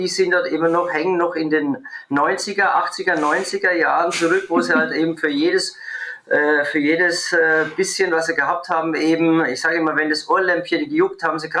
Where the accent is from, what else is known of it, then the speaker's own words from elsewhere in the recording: Bavaria, Germany; accent: Franconian; ich bin Franke, man hört's